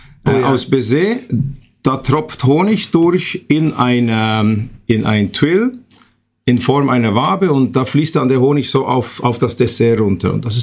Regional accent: Switzerland; Ich komme aus der Schweiz und bin dort Patissier in einem Hotel.

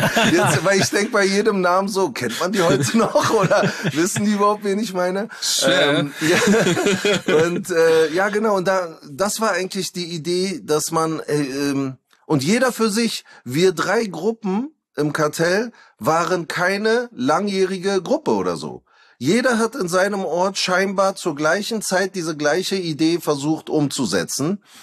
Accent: Berlin, Germany; born there; Ich bin in Berlin geboren

